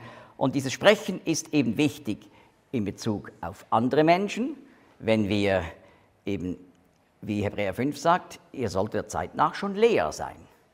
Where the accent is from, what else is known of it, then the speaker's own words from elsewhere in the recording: Switzerland; das muss man als Schweizer lernen, wirklich, Zunge zwischen die Zähne und dann the.